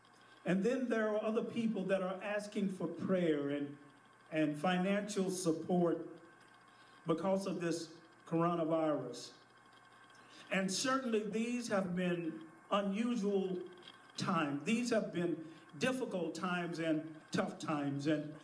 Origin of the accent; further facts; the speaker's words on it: Dallas, Texas, United States; as a child growing up in South Dallas, I remember our family having difficult or tough times.